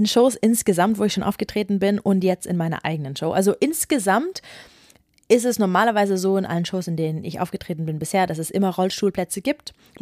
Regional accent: Germany; also born or lived in Spain; Also ich bin zweisprachig aufgewachsen. Deutsch und Spanisch. Mein Vater ist Spanier, meine Mutter ist Deutsche. Ich bin größtenteils in Deutschland aufgewachsen, aber teilweise waren wir auch in Spanien, auch in der Schule.

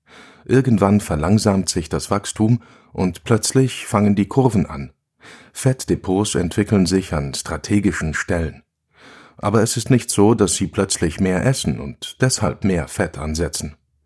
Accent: Basel-Stadt, Switzerland; Ich bin unten im Tal aufgewachsen, im Arbeiterquartier am Fuß vom Bruderholz. Im gleichen Haushalt mit der Urgroßmutter und der Großmutter, die Gemüse aus dem Schrebergarten kochten.

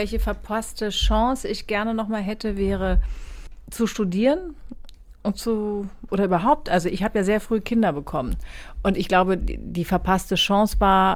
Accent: Schleswig-Holstein, Germany; born there; Ich bin ja gebürtige Schleswig-Holsteinerin.

